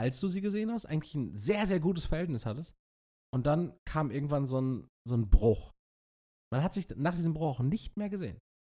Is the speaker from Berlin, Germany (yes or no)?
no; Castrop-Rauxel, North Rhine-Westphalia, Germany; Ich war in Castrop-Rauxel, meiner Heimatstadt.